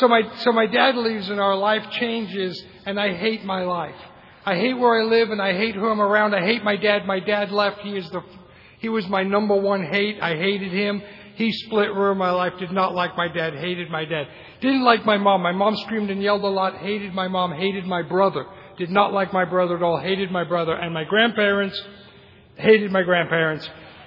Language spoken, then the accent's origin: English; England, United Kingdom; born there; I've lost my accent, but I was born in England.